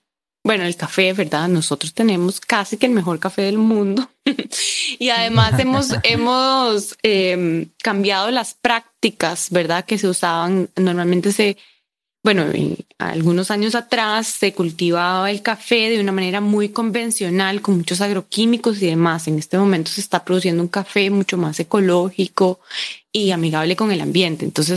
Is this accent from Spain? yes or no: no; Costa Rica; no somos muchos ticos. Ando en otro país y la gente no me cree que todo el mundo habla como yo, ¿verdad? Y de como, no, es que usted no sabe pronunciar la R. Y yo como, no, en mi país todo el mundo habla así